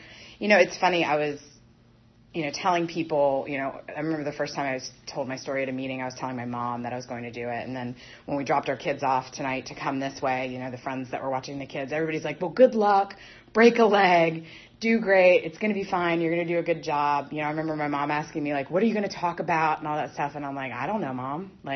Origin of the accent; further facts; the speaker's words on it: Gloucester, Virginia, United States; I grew up in Gloucester. I was talking to Billy about that. Gloucester, Virginia, not Gloucester, Massachusetts. It is spelled the same way. It's a really small town.